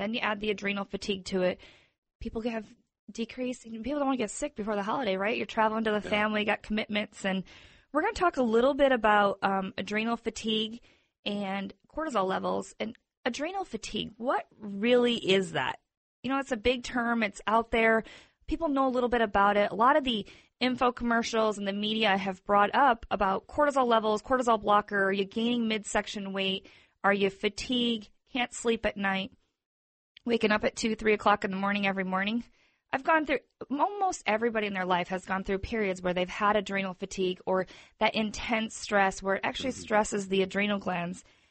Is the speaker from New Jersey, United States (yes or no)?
no; Michigan, United States; Me, personally, I grew up in Michigan. The town shut down at 6, 7 o'clock at night.